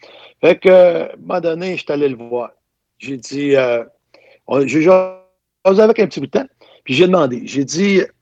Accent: Saint-Barthélemy, Quebec, Canada; Moi, j'ai une personne dans mon coin de pays, là, à Saint-Barthélemy.

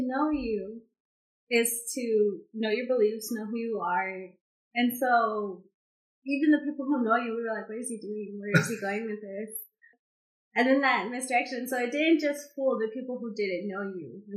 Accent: Texas, United States; I also get like a Dr. Pepper because, again, I'm Texan.

